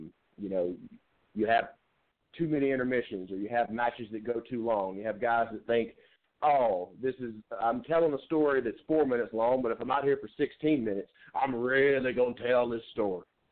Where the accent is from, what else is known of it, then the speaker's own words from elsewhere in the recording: Alabama, United States; I need to think no further back than when I was growing up in Alabama. I saw one independent wrestling show in the 18, 19 years that I lived in Alabama.